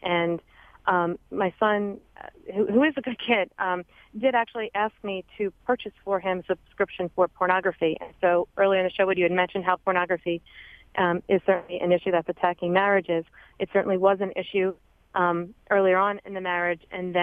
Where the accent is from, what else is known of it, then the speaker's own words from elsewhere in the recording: Pennsylvania, United States; I'm originally from Bucks County, so I was pleased to hear that you're serving in the Philadelphia area.